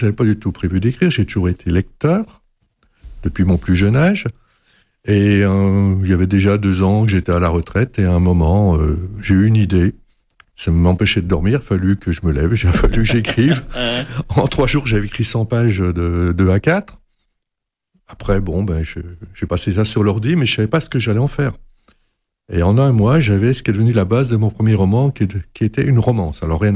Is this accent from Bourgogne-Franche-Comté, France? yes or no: yes; Bourgogne-Franche-Comté, France; moi en fait je suis jurassien, je suis palois depuis une trentaine d'années, je suis venu pour travailler ici